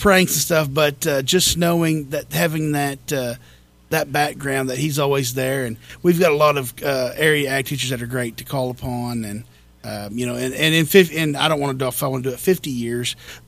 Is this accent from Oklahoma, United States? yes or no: yes; Elk City, Oklahoma, United States; But, you know, when I come into Canute, growing up in Elk City, we didn't serve a meal at labor auction.